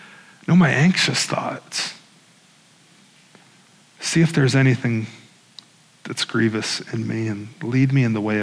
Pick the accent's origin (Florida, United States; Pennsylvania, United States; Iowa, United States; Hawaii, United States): Iowa, United States; I grew up in Northwest Iowa, so we drove to Chicago